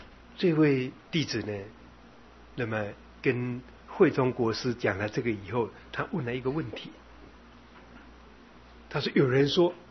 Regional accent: Taiwan; 我们台湾话这么讲说，家头边拄着剃头刀

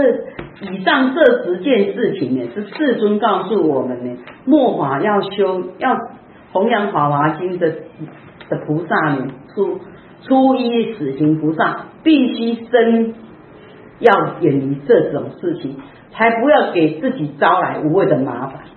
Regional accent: Taiwan; 我们台湾人在台湾都称他飞机师，代表他没有吃人间烟火，他只有吃水果。

